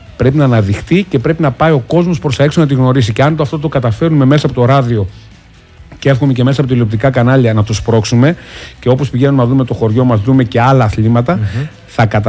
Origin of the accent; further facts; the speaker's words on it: Spercheiada, Central Greece, Greece; εγώ μεγάλωσα μέσα στη Σπερχιάδα βλέποντας τον Ατρόμητο Σπερχιάδας και ανδρώθηκα εκεί